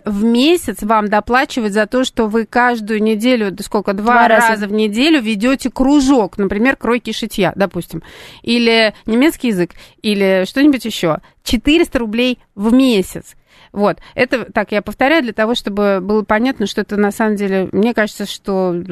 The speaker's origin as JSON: {"language": "Russian", "region": "Saint Petersburg", "country": "Russia", "said": "я из Санкт-Петербурга, я сюда уже вот начала ездить, в Москву."}